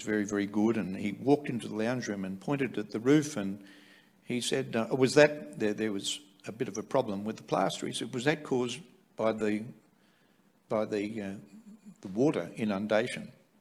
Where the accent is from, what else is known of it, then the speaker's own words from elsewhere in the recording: Australia; even just being an Australian